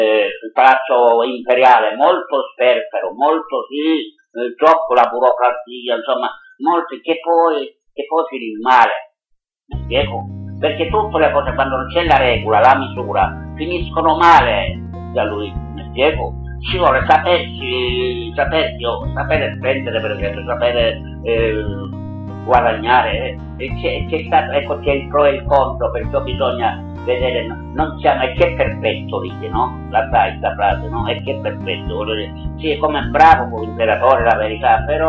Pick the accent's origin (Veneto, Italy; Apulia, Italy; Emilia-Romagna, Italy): Veneto, Italy; Venice; io sono di Venezia, cioè sono di Venezia